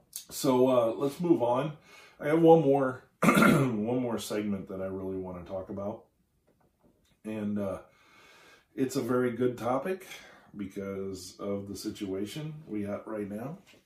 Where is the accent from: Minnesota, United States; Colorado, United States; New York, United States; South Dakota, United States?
South Dakota, United States; Vermillion; I grew up in South Dakota for a bit of my childhood, especially towards the end. I came back to Vermilion like three times in my childhood, and I ended up graduating high school there.